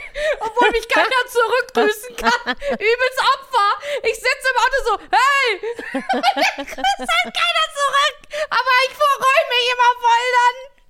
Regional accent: North Rhine-Westphalia, Germany; ich komme ja schon fast aus dem Norden

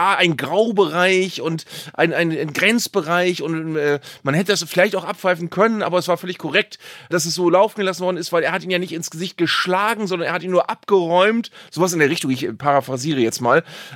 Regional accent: Bremen, Germany; das sage ich jetzt auch als Bremer

